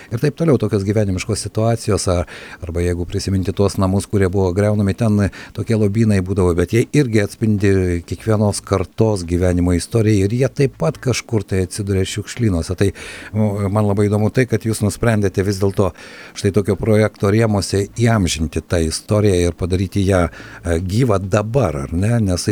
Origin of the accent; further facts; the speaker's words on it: Siberia, Russia; nors patys mes irgi užaugome Sibire